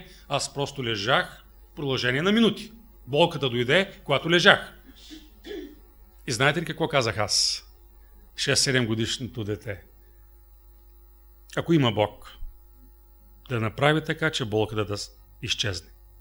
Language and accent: Bulgarian; Dzhulyunitsa, Veliko Tarnovo Province, Bulgaria; още в ранните си детски години в махлата, където живеехме, в моето родно село Джулюница, имаше адвентна църква.